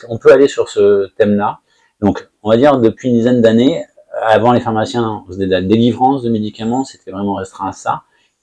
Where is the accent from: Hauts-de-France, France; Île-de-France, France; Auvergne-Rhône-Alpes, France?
Île-de-France, France; Paris; en tant que bon parisien